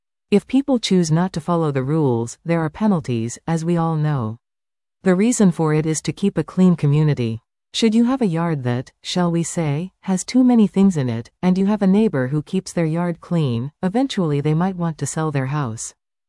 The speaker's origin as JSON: {"language": "English", "town": "Kenora", "region": "Ontario", "country": "Canada", "tie": "born or raised there", "said": "I was born and raised in Kenora. I have lived here most of my life."}